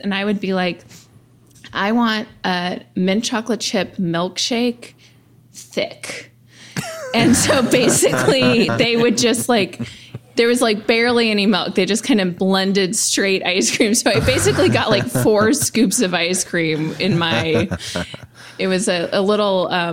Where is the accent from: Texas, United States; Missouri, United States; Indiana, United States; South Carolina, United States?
Missouri, United States; St. Louis; growing up in St. Louis, we would go to Baskin Robbins as a treat.